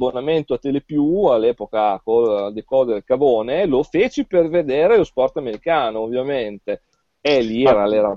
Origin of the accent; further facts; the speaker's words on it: Bologna, Emilia-Romagna, Italy; Io vengo da Bologna, Basket City per eccellenza